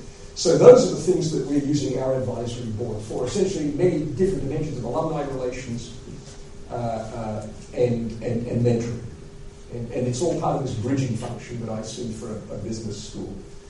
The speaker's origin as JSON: {"language": "English", "country": "United States", "said": "I come from the United States. There's a very large private education sector in the United States."}